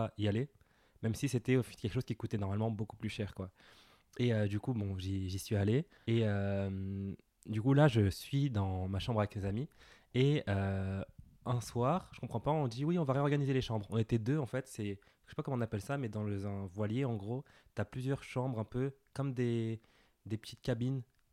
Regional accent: Villepinte, Île-de-France, France; j'ai grandi à Villepinte, je suis né à Villepinte. En banlieue parisienne

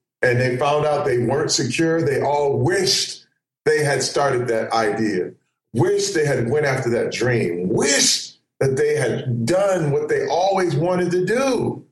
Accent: Flint, Michigan, United States; You know, let me tell you, people think it's the worst thing growing up in Flint. No, it's the best thing

